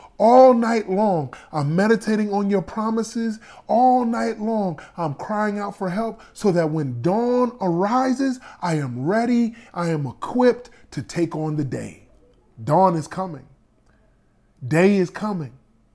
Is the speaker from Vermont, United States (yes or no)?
no; Florida, United States; It was the strangest thing to me to be a Florida boy who is used to, I'm from the Sunshine State, and then to go through a winter in Denmark.